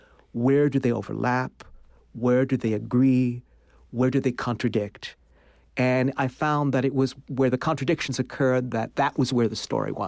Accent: United States; born there; I've really never really considered myself an American, though I'm born here

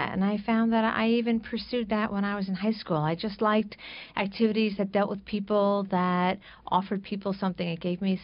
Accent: New York, United States; And I grew up on Long Island, and my dad worked in New York City.

